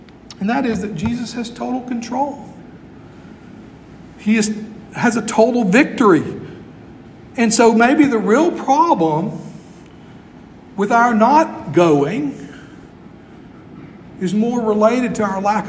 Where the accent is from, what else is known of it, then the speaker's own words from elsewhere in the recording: Bayou La Batre, Alabama, United States; This kind of comes clear to me growing up in Bayou LaBattery, Alabama, in a fishing village.